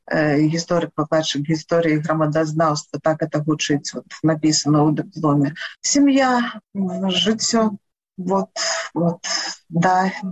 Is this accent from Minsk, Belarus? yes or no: no; Loyew, Gomel Region, Belarus; born there